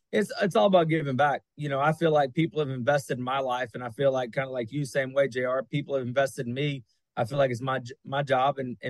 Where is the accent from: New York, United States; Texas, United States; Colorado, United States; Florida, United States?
Texas, United States; And, you know, I'm from Texas, so I got some strong opinions on barbecue.